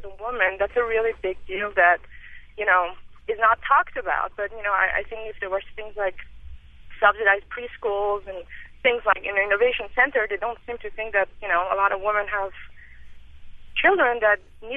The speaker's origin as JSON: {"language": "English", "country": "France", "second_language": "English", "lives_now": "Boston, United States", "said": "is that in the U.S., I'm from France, you have to wait till your children can get into public school in kindergarten."}